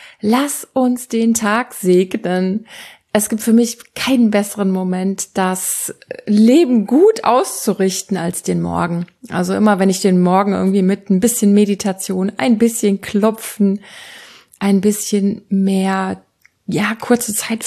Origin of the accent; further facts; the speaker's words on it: Bottrop, North Rhine-Westphalia, Germany; born there; das war letzten Sommer auf dem Stadtfest in Bottrop, das ist ja mein Geburtsort